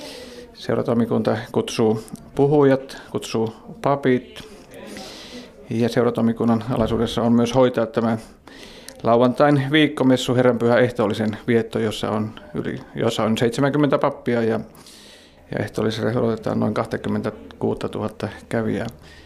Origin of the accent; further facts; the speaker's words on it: Oulainen, North Ostrobothnia, Finland; Asun todella Oulaisissa ja tunnen asuvani omilla juurilla, koska olen syntynyt Oulaisissa ja perheeni kanssa olen nyt asunut siellä 20 vuotta. Olen syntyjän tosiaan sieltä Oulaisten Matkanimasta ja kauppiaan poika.